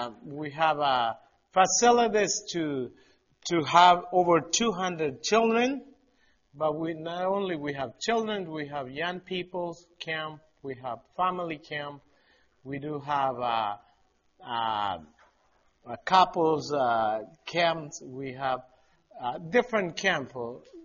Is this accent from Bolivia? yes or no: yes; Bolivia; now in Canada; I was born and raised in Bolivia, in a small little town down there.